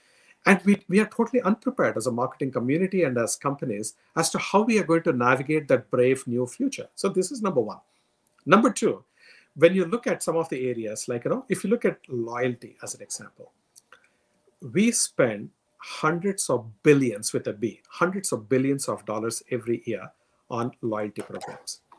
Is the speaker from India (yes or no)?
yes; India; When I grew up in India